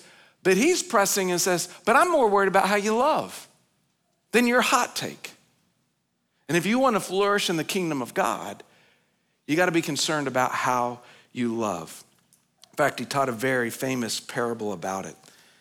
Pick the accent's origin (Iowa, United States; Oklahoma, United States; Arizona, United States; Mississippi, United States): Oklahoma, United States; I grew up in Oklahoma, and some of you have known that.